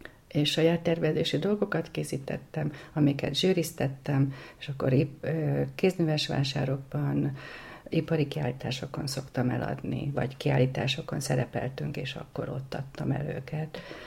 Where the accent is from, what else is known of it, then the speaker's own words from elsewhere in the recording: Zalaegerszeg, Zala, Hungary; Előtte Zalaegerszegen éltem, ott is születtem. Ott alapítottam egy családot, két gyerekkel, fiú, lány